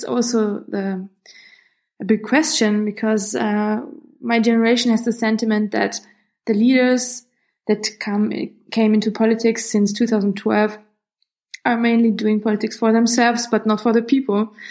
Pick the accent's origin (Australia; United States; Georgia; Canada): Georgia; Tbilisi; born there; English is a second language; also born or lived in Hungary; I was born in Tiflis, in Tbilisi, in Georgia. And so my parents and me came to Hungary in the middle of the 90s.